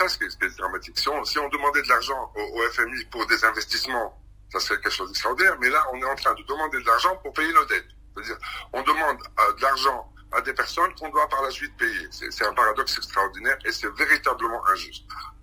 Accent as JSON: {"language": "French", "country": "Tunisia", "said": "rentrer après chez moi en Tunisie. On a la dignité puisqu'on se sent tunisien"}